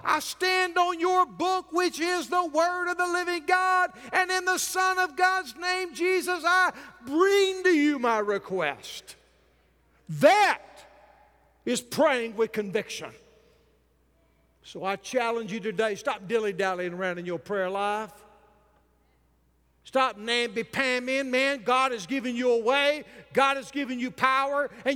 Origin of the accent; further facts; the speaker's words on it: Texas, United States; You know, I think back about that little small church I was raised at in Texas.